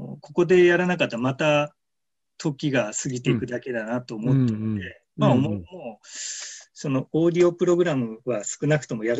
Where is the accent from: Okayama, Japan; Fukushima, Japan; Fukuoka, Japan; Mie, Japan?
Fukuoka, Japan; 私、福岡なんですけれども、実家が。